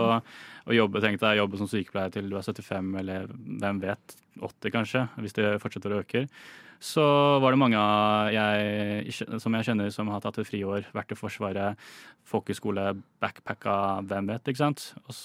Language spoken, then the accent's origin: Norwegian; Oslo, Norway; born there; Jeg er norsk-kineser. Foreldrene mine kommer fra Kina. Jeg er født her i Oslo.